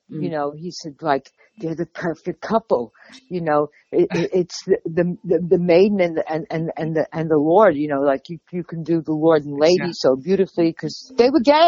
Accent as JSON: {"language": "English", "region": "New York", "country": "United States", "said": "I looked at him. I'm a New Yorker."}